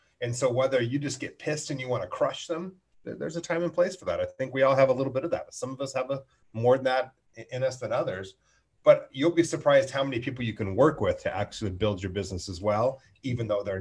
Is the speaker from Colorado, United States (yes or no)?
yes; Colorado, United States; now in Rancho Santa Fe, United States; when I moved from Colorado to Rancho Santa Fe, and you know this, like in Colorado growing up, and Colorado's beautiful and I grew up middle class and such